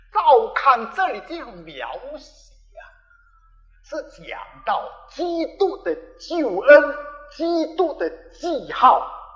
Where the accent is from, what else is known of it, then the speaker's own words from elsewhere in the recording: Guangzhou, Guangdong, China; 我们广州人叫一个 mark 头，一个商标啊